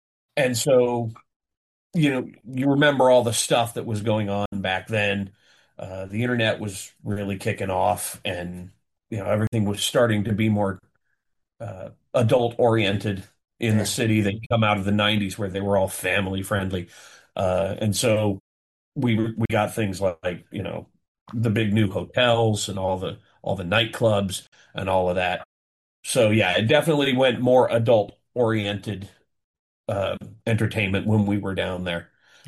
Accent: Washington, United States; I was born and bred in Washington and moved down to Vegas around 2001 after I found out that my father was ill.

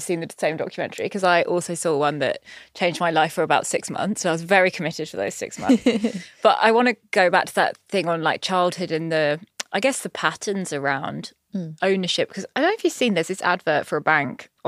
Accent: Brighton, South East England, United Kingdom; I mean, I grew up in Brighton

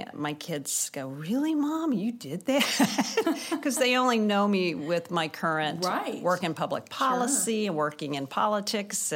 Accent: Springfield, Missouri, United States; I grew up in Springfield, Missouri, and my father was an entrepreneur, a real estate developer, and was also a pilot.

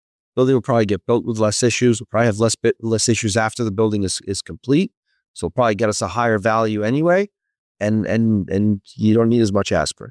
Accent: New York, United States; I'm not crazy. It's just I'm from New York.

